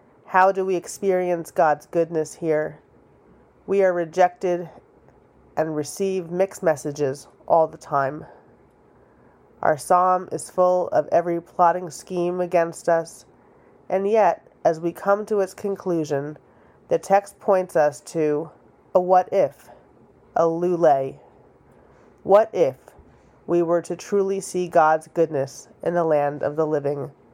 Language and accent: English; Wyckoff, New Jersey, United States; the congregation where I grew up in Wyckoff, New Jersey.